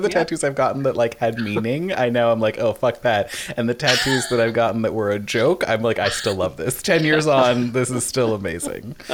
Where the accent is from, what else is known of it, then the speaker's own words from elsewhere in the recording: Canada; because like, I'm a Canadian, and so it comes up a lot.